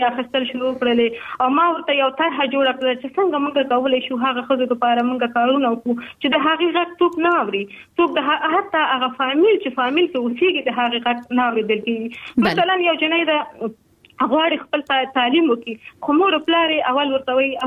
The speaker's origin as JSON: {"language": "Pashto", "country": "Afghanistan", "lives_now": "Pakistan", "said": "پاکستان کې د افغان مهاجر په حیث باندې واقعتا موږ هم ډېر ستونزو سره مخامخ شوي یو موږ هم په مهاجرت کې لوی شوي یو په جهاد کې لوی شوي یو"}